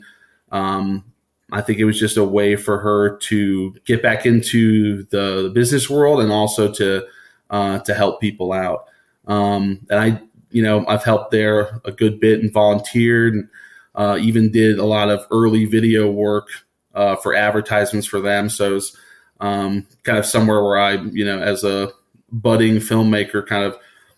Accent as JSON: {"language": "English", "town": "Miami", "region": "Florida", "country": "United States", "tie": "born there", "said": "So I was born in Miami, Florida."}